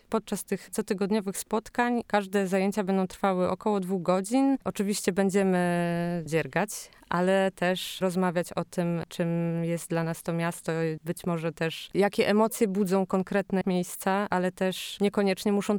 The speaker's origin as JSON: {"language": "Polish", "town": "Olsztyn", "region": "Warmian-Masurian Voivodeship", "country": "Poland", "tie": "born or raised there", "said": "ja pochodzę z Olsztyna, tu się wychowałam, tu się urodziłam, tu się urodzili moi rodzice, z kolei dziadkowie przyjechali tutaj z różnych stron."}